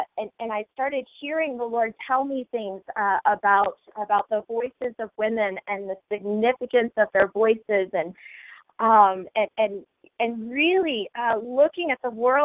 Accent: United States; Because as an American, voting is something that I've always really valued

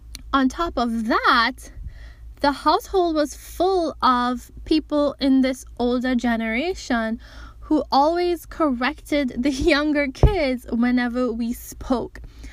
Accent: Trinidad & Tobago; I am Trinidadian, I'm born and raised in Trinidad. I'm not American, I'm not Guyanese, I'm not trying to be.

